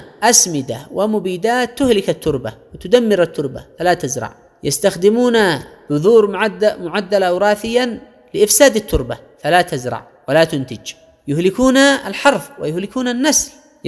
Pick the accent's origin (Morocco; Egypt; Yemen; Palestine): Yemen; وعلى مستوى بلدنا اليمن